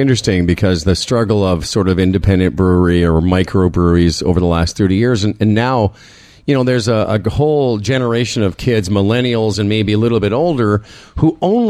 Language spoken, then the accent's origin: English; Western Canada, Canada; You know, we grew up in Canada, you know, we're a little bit older than you